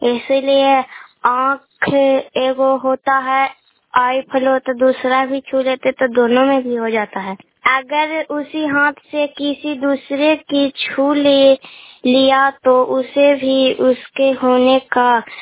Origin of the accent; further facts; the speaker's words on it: Bihar, India; मैं नालंदा जिला से बोल रहे हैं। मैं गुड़ारपुर पंचायत से बोल रहे हैं। मैं नालंदा जिले के रहने वाले हूँ।